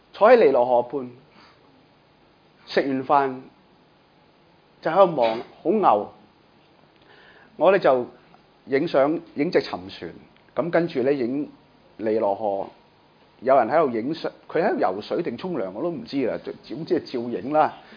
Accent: Hong Kong; 当然我们都是香港人，我一早就知道我不可以离开香港

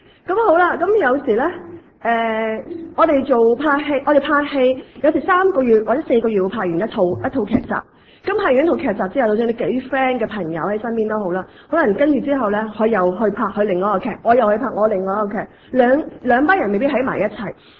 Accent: China; 我中國人嚟㗎

